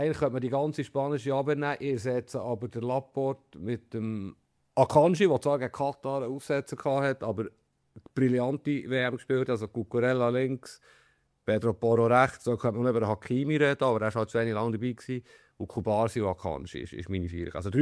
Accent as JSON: {"language": "German", "country": "Switzerland", "said": "ich weiss, wir sind Schweizer und so, aber ich bin ja nicht unbedingt ein riesen Schweiz-Fan."}